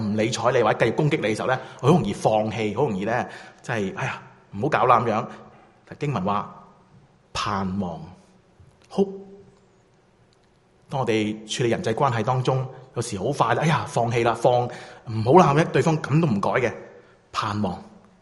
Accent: China; 他跟我们中国人说，即是罗底橙来的

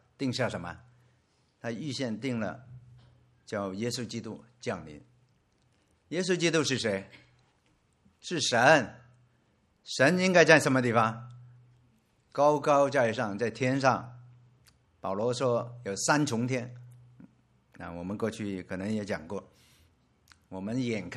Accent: Hong Kong; 我是来自香港

